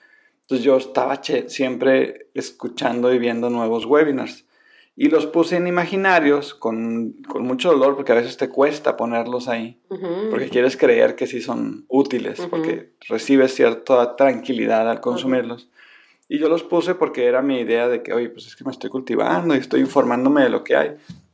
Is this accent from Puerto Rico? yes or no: no; Sonora, Mexico; porque yo como buen sonorense no puedo tomar soda si no tiene sus hielos